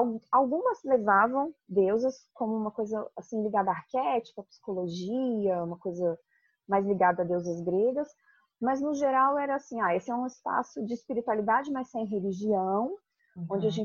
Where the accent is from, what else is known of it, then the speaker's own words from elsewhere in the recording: Brasília, Federal District, Brazil; Até porque eu sou de Brasília